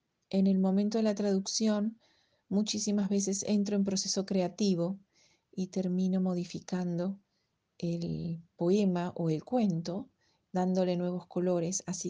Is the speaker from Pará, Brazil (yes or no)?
no; Porto Alegre, Rio Grande do Sul, Brazil; Spanish is a second language; nací en Brasil y soy hija de uruguayos. Mi alma tiene dos orillas, las del lago Guaíba que bañan mi ciudad natal, Porto Alegre, y las del río de la Plata que bañan mis raíces en Montevideo.